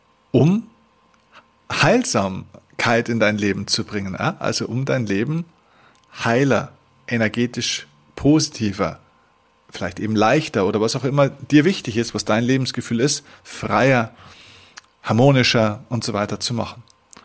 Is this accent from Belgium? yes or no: no; Bavaria, Germany; Dass wir also wirklich viel Glump, wie man bei uns in Bayern sagt, ja, viel Schrott eigentlich rumstehen haben